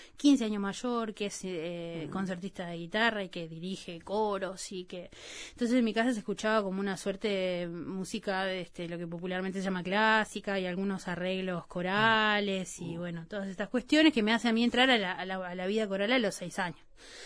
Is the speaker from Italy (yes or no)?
no; Rocha, Uruguay; Exacto, de distintos lugares, yo soy de Rocha, yo qué sé, hay como de muchos lados. Vinimos acá